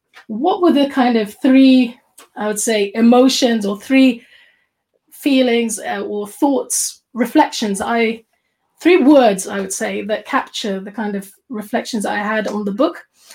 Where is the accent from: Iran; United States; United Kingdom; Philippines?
United Kingdom; growing up in Britain, I had a certain level of patriotism, you know, or sense of connection to Britain.